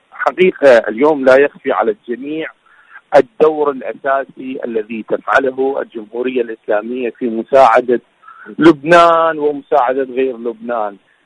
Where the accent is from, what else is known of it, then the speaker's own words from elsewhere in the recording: Iraq; من العراق، وشكرا جزيلا لكم للاستضافة